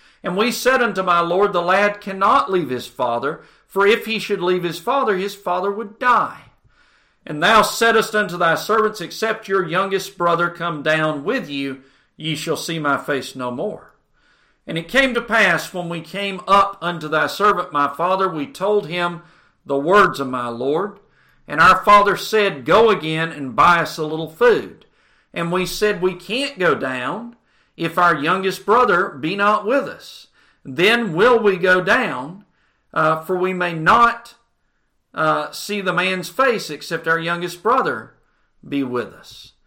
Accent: Dalton, Georgia, United States; I remember when I was a little child, growing up in Dalton, Georgia, there was a lady whose son had been killed.

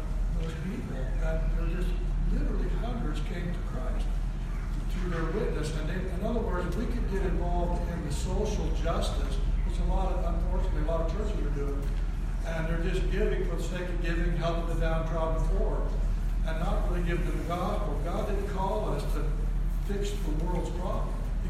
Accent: Oregon, United States; And I'm from Oregon, and our church supports an indigenous work in Sri Lanka.

